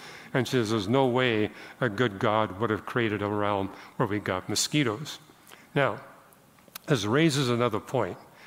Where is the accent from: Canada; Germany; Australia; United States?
Canada; British Columbia; I was raised in British Columbia